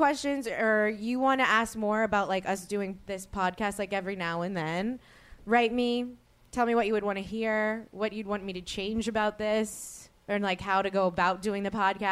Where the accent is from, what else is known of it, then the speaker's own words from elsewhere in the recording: New Orleans, Louisiana, United States; also born or lived in Los Angeles; Most people don't know that I was baptized in Los Angeles because I'm from New Orleans.